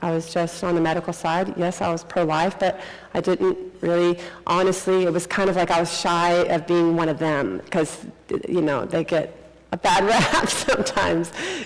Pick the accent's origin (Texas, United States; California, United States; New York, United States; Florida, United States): Texas, United States; I'm a DO from Texas